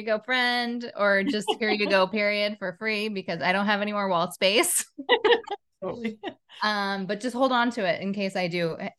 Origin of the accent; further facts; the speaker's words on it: Portland, Oregon, United States; Yeah. So I'm from Portland, Oregon.